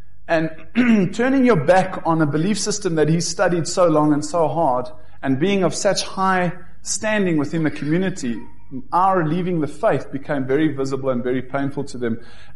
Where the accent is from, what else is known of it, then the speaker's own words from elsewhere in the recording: Johannesburg, Gauteng, South Africa; born there; I was born in Johannesburg in 1975. I was born into a family of four, myself and my older sister, who now lives in Germany, and we were born into a devoted Christian family.